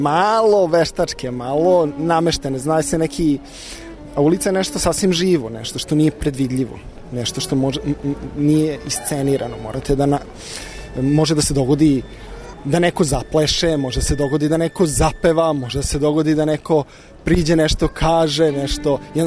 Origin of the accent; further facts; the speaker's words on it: Belgrade, Serbia; Nisam, iz Beograda sam, ali radio sam blizu Subotice u Novom Kneževcu.